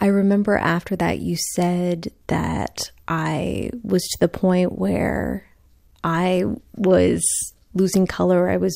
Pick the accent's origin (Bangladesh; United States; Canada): Canada; Toronto, Ontario; live in the same house I grew up in Scarborough, a suburb of Toronto